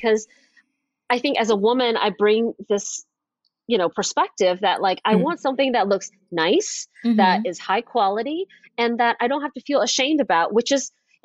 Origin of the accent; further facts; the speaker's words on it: Atlanta, Georgia, United States; Yeah, so first of all, I'm from Atlanta, and I went to school at Georgia Tech